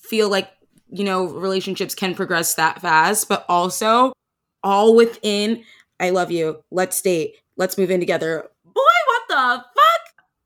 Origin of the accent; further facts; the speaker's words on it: New Jersey, United States; Granted, I'm from South Jersey. It's not like I'm down south in Alabama or something